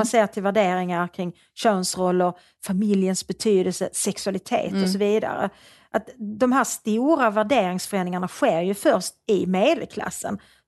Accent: Svedala, Skåne, Sweden; also born or lived in Malmö; Jag är uppväxt en bit utanför Malmö i ett samhälle som heter Svedala. Där jag bodde några år innan jag flyttade tillbaka till Malmö.

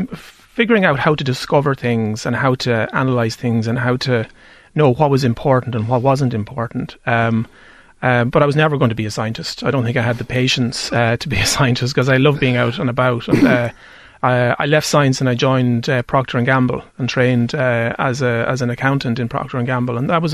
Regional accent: Leinster, Ireland; I grew up in Westmead, Bobby, on a small mixed farm.

